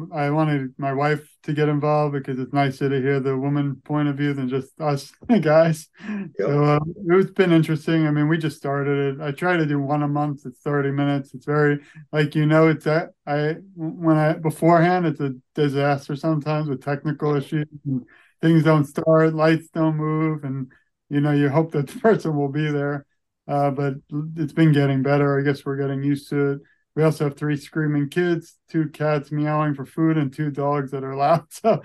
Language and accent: English; Brooklyn, New York, United States; I grew up in Brooklyn, New York.